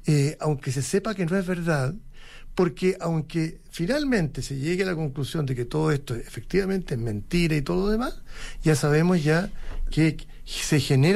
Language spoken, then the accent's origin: Spanish; Chile; tengo libertad entonces para dar mi opinión respecto al gobierno o a la oposición, como muchos chilenos, ¿cierto?